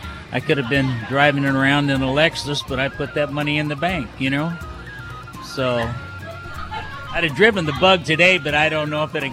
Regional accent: Los Angeles, California, United States; born there; No. I was born in Los Angeles.

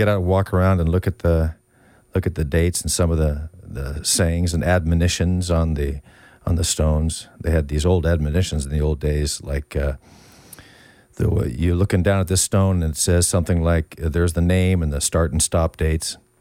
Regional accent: Boston, Massachusetts, United States; moved away; One of the things I've noticed, I'm from Boston. I came out here from Boston.

